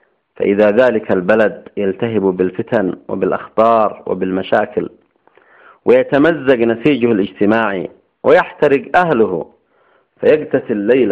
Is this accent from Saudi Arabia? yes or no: no; Yemen; كيف كان الوهابي في بلدنا اليمن؟